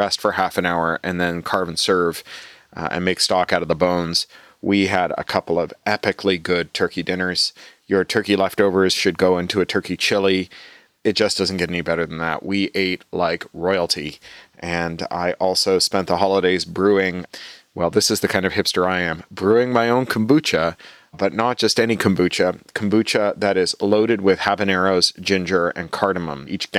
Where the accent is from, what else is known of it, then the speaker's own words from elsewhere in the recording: Toronto, Ontario, Canada; I used to drink as a little boy in the Guyanese Trinidadian neighborhood I grew up in Toronto, where the shops would make their own ginger beer.